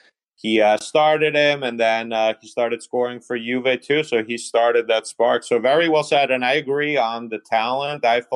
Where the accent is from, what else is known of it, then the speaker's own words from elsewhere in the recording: Italy; now in Boston, United States; I'm based here in Boston. I grew up in Italy.